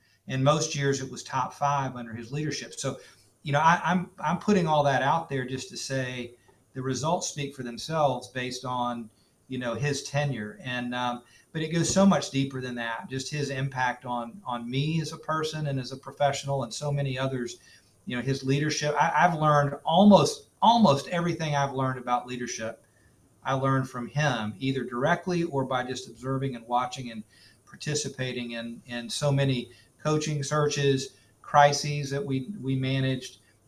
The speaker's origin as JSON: {"language": "English", "town": "Clemson", "region": "South Carolina", "country": "United States", "tie": "born or raised there", "said": "I grew up in Clemson, but I really grew up to be the person that I am today based on my time in Gainesville."}